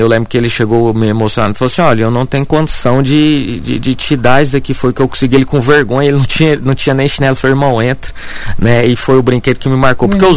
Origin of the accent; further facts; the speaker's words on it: Tijuco, Brazil; Eu, quando era pequeno, lá no Tijuco, onde eu moro, eu nunca passei necessidade, meus pais sim